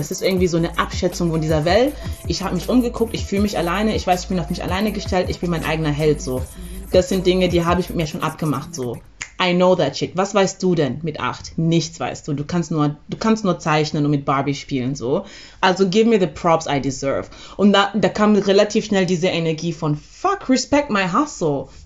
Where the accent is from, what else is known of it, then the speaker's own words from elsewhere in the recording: Zambia; also ich war im Internat in Sambia, also ich bin ja in Sambia aufgewachsen